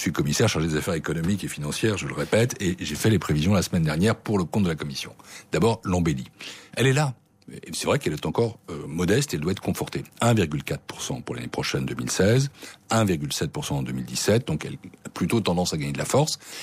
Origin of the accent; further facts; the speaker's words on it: France; moi je suis français